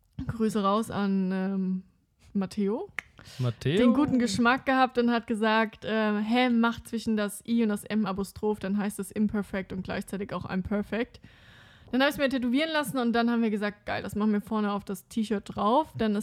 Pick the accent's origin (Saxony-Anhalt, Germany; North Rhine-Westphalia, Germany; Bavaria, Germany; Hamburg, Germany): Hamburg, Germany; also Leute, ich bin aus Hamburg